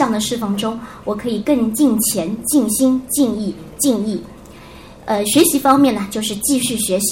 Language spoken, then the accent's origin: Chinese; Zhejiang, China; 我是来自浙江的